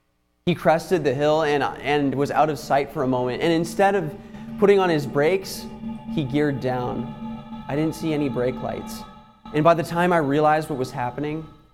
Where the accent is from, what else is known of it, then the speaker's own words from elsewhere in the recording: Alberta, Canada; I am a missionary church planter heading up to my home country of Canada. I'm going to the province of Alberta.